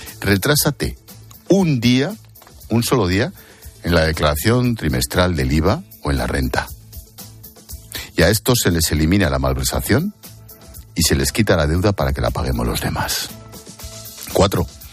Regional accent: Spain; Y hay españoles de segunda, como tú y como yo.

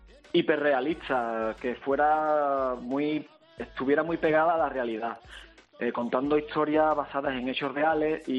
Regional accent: Seville, Andalusia, Spain; accent: seseo; como yo nací en Sevilla y me crié con sevillanos, le aspiramos la Z es del ceseo.

